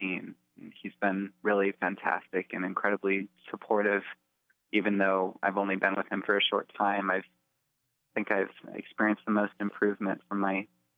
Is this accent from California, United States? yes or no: yes; San Francisco, California, United States; Yes. I grew up in San Francisco. Both my parents are musicians in the area, and my dad used to be in the San Francisco Symphony.